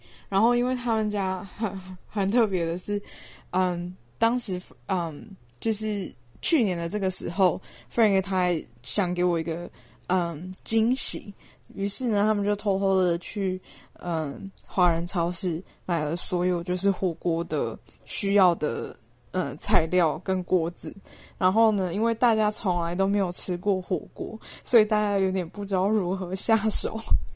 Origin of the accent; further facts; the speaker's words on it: Taiwan; 我开始想要去用照片或是用照片的方式去叙述我来自的文化，我的台湾这个地方我想拍摄的东西好多好多